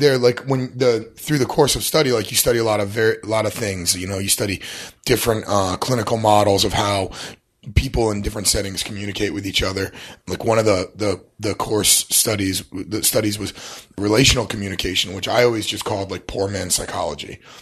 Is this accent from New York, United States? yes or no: no; Connecticut, United States; now in Boston, United States; No, I'm not. I'm from Connecticut. I've lived in lots of different places, and I wound up here probably 10 years ago.